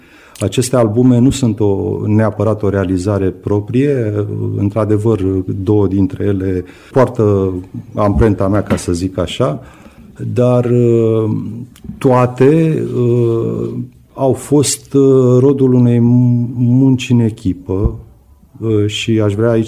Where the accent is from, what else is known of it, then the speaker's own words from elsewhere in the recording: Craiova, Dolj, Romania; m-am născut în Craiova și încă de mic copil am simțit bucuria de a mă plimba pe străzile orașului